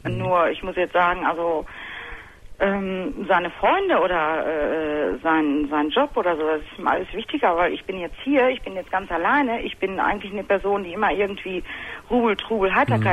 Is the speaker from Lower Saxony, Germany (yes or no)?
yes; Lower Saxony, Germany; ich komme aus Norddeutschland und also im Raum Hannover.